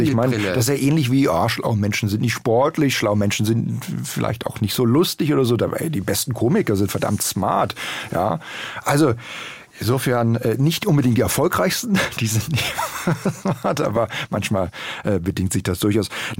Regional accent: Berlin, Germany; Ich bin in Schöneberg groß geworden und der Schrebergarten ist immer noch der, in dem ich eben auch aufgewachsen bin.

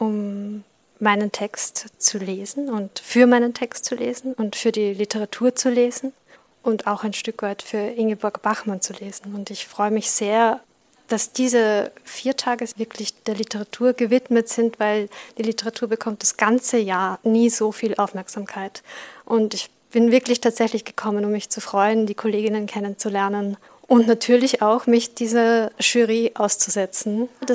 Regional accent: Upper Austria, Austria; born there; now in Vienna, Austria; ich bin geboren in Oberösterreich und lebe jetzt in Wien.

